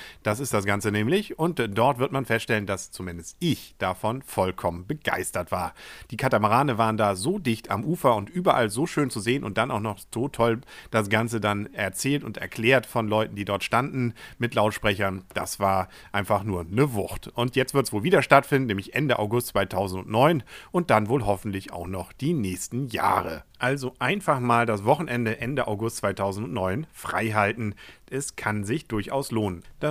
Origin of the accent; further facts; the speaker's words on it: Kiel, Schleswig-Holstein, Germany; Was will man da als Kieler mehr?